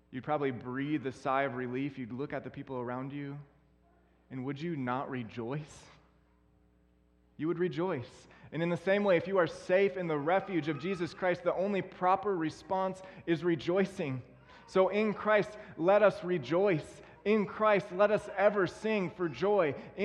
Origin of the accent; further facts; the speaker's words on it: Minot, North Dakota, United States; So I'm from Minot, and so the air base is right there